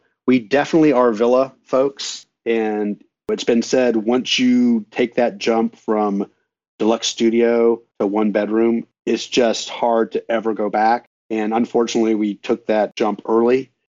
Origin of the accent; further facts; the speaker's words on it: Chicago, Illinois, United States; So we are from the Chicago area, and so we fly exclusively.